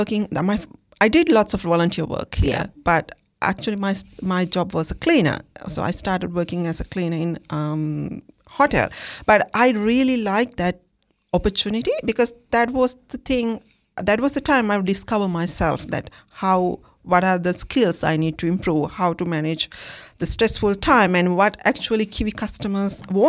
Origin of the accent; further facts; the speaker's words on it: Sri Lanka; I'm from Sri Lanka.